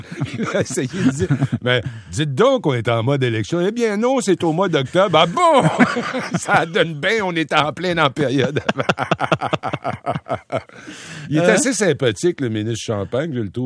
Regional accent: Rimouski, Quebec, Canada; born there; C'est ma région natale, là, Rimouski, tout ça, c'est magnifique pour aller faire du tourisme

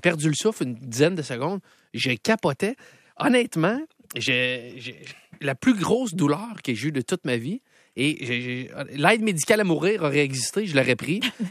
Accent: Quebec City, Quebec, Canada; Je vais aux fêtes à Québec, je viens de Québec

